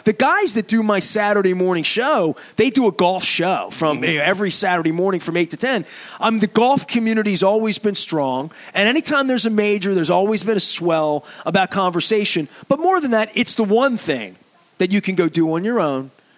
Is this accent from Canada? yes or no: no; Dundalk, Maryland, United States; We're from Dundalk, and he could walk to work from where we lived and where he lived growing up.